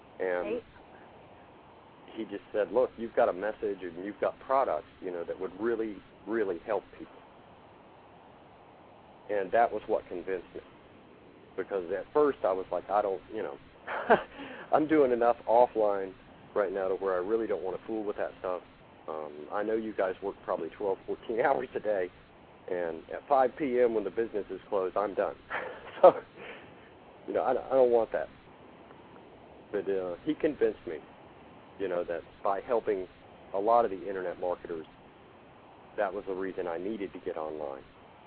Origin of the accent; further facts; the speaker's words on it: Charleston, South Carolina, United States; Charleston, South Carolina.